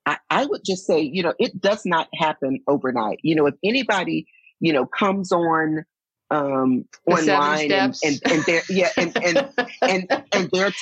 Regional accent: Texas, United States; I just heard myself say, y'all, I'm from Texas.

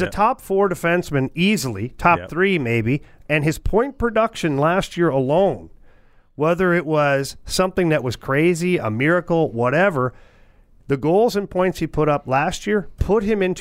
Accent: Ottawa, Ontario, Canada; I played in my hometown in Ottawa.

